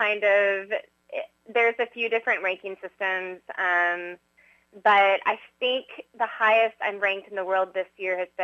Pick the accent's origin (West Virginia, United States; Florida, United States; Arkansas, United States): Arkansas, United States; Little Rock; So I am from Little Rock, Arkansas.